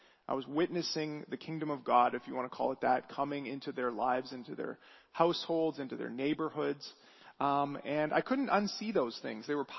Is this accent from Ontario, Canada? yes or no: yes; Burlington, Ontario, Canada; also born or lived in Hamilton / Sarnia; I was born and raised in Burlington, Ontario, and I ended up moving to Sarnia to be closer to my dad and my stepmom, which is another part of southern Ontario.